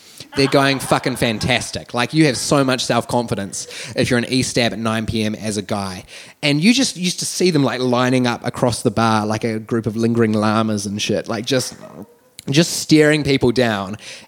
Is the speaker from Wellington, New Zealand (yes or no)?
yes; Wellington, New Zealand; So I grew up here in Wellington my entire life